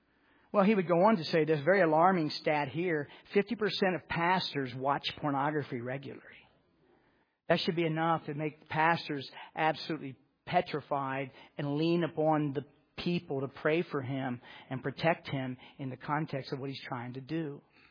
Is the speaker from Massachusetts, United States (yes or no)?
no; West Virginia, United States; I grew up in Mayberry. I grew up in a small town in West Virginia.